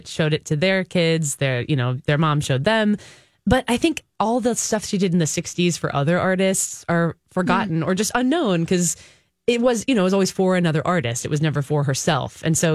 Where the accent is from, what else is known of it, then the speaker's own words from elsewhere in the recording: Redondo Beach, California, United States; moved away as an adult; now in New York City, United States; I grew up in Southern California near L.A. actually, in Redondo Beach.